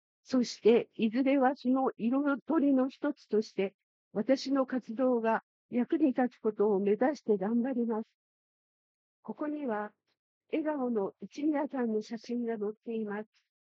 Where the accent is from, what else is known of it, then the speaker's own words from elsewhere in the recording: Hiroshima, Japan; moved away as an adult; also born or lived in Oita / Fukuoka; now in Isesaki, Japan; 私は大分県生まれで、幼少期は福岡県博多市で暮らし、その後は両親の転勤で大学を卒業するまで広島県に住んでいました。大学卒業後は関東に引っ越し、東京都、墨田区で生活をしていました。